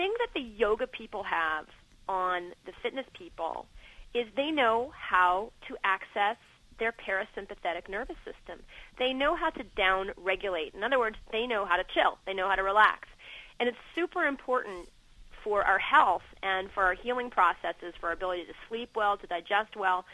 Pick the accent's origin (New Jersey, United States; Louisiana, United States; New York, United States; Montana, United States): Louisiana, United States; New Orleans; I'm a little Jew girl from the South.